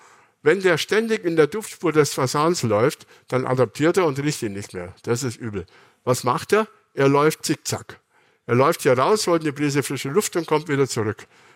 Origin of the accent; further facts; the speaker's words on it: Bavaria, Germany; Und ich bin zum Beispiel in Bayern aufgewachsen.